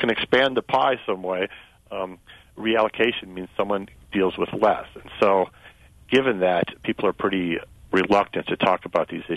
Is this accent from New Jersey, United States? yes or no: no; Madison, Wisconsin, United States; born there; Well, first of all, Richard, I'll tell you that I was born in Madison.